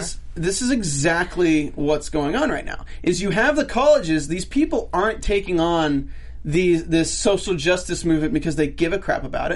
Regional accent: North Carolina, United States; I live 10 minutes away from Duke campus, and I knew some of the people.

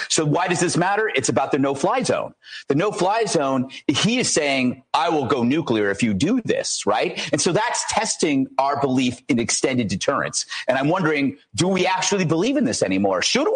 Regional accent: United States; Well, yeah, because as an American, you never thought much beyond mutually assured destruction.

